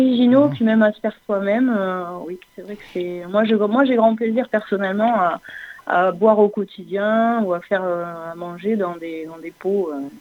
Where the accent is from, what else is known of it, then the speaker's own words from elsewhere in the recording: Viols-le-Fort, Occitanie, France; Ben, il y en a de Prades, moi je suis de Viol-le-Fort.